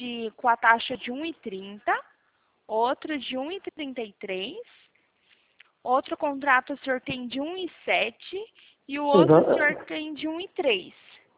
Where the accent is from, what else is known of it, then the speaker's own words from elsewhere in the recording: São Paulo, Brazil; Eu sou aqui de São Paulo.